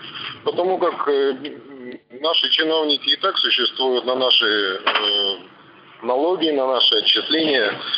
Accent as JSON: {"language": "Russian", "town": "Perm", "region": "Perm Krai", "country": "Russia", "said": "я из Перми."}